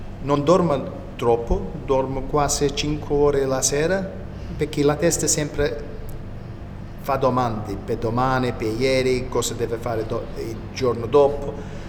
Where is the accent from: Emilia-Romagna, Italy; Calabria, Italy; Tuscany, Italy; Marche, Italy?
Calabria, Italy; soprattutto sono calabrese, perché sono vissuto in una famiglia che parlava calabrese, che cucinava calabrese e che cantava calabrese